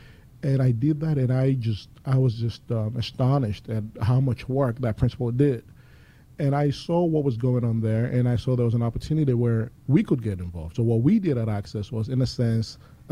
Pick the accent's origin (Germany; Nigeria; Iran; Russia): Nigeria; Lagos; now in United States; It was always my dream to go to college in America, growing up in Lagos, Nigeria.